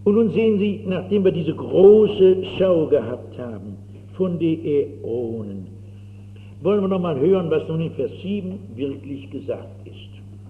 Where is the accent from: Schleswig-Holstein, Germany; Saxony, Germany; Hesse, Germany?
Hesse, Germany; Frankfurt; Ich bin so als Frankfurterin so Ästhetin.